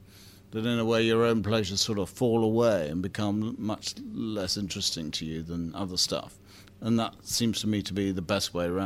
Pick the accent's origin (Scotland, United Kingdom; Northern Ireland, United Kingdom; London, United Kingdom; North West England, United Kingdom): London, United Kingdom; Bromley; Well, I come from Bromley, and for me to come to London was a fantastic jump.